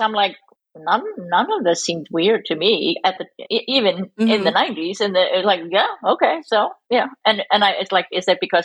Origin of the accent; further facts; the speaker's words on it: Iceland; growing up in Iceland, we're not as puritanical and kind of church going